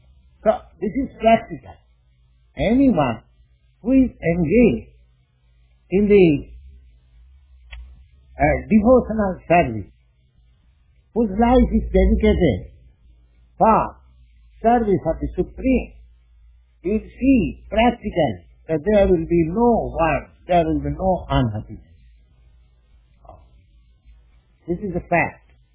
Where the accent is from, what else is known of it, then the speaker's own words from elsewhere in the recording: India; born there; I have seen it in my experience in my life when I was born in India.